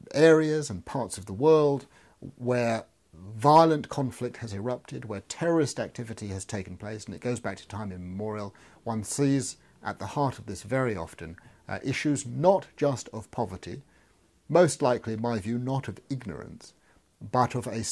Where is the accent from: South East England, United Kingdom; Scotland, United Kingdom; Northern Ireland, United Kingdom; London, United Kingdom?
London, United Kingdom; in London when my mother wouldn't allow me to go shopping in the centre of town